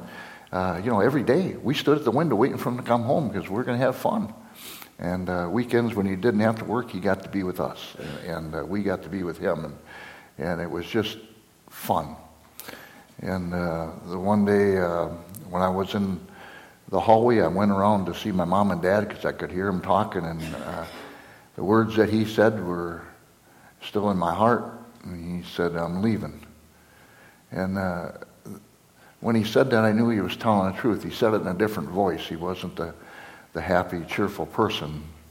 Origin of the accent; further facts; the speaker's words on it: Minnesota, United States; I'm from Minnesota, the southeastern part of Minnesota. Actually live on the border of Wisconsin and Iowa.